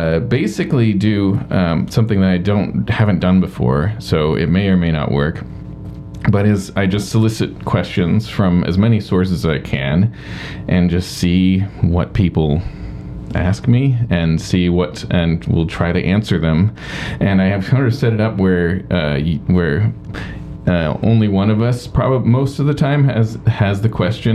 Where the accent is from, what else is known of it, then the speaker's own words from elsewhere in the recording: Seattle, Washington, United States; moved away as an adult; also born or lived in New York / California / Boston; But I grew up in Seattle and moved to New York to start grad school.